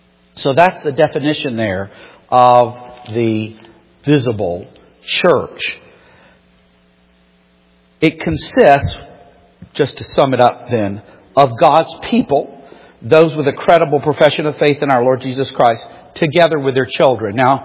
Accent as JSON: {"language": "English", "region": "England", "country": "United Kingdom", "said": "The Dutch queen, not my queen, which is Elizabeth. I mean, well, being of English origin."}